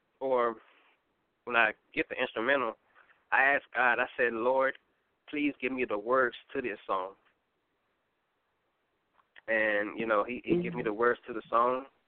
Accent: Dallas, Texas, United States; as you know, and I am a gospel hip-hop artist. And I'm 25 years old. I'm from Dallas, Texas.

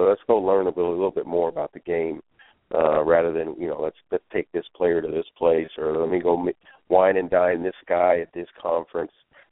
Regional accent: Billings, Montana, United States; You know, I'm from Billings, Montana, and their high school rivalries, Cat Grizz, Montana State, Montana, there's no pro teams.

